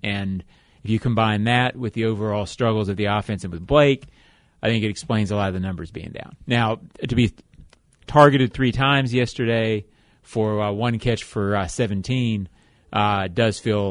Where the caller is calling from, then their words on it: Arlington, Virginia, United States; from Arlington, Mike.